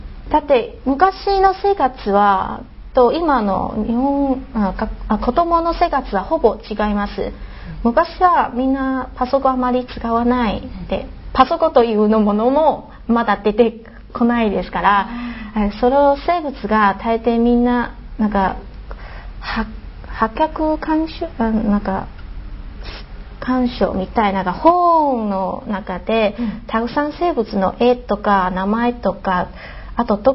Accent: Taiwan; Japanese is a second language; ちょっと台北の下、車で1時間ぐらいかかりますから

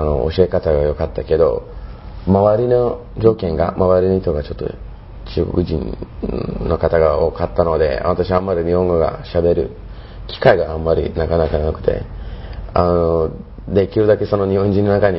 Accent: Turkey; Japanese is a second language; トルコから来ました。今、農学部2年生です。

